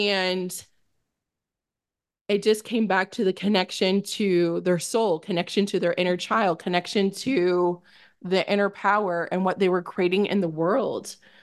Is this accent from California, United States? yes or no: no; Miami, Florida, United States; now in Nebraska, United States; And that I'm not from here. I'm not from Nebraska. I'm from Miami.